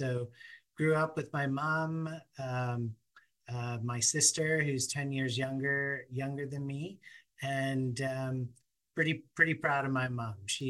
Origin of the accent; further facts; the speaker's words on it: Vancouver, British Columbia, Canada; also born or lived in Prince Rupert; I was born in Prince Rupert, but raised in Vancouver for a large chunk of my life. Grew up in a single parent home.